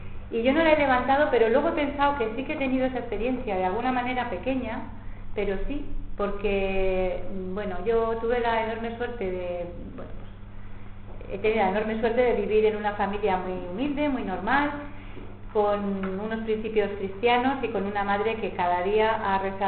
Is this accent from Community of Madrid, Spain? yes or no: no; Valladolid, Castile and León, Spain; yo soy de Valladolid